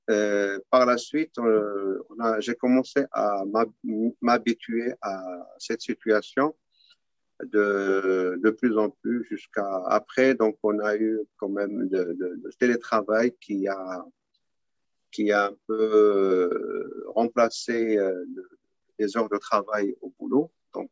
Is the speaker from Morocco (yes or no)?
yes; Béni Mellal-Khénifra, Morocco; now in New York, United States; Ma place d'origine, je suis originaire du Maroc, spécialement de la région de Beni Mennal.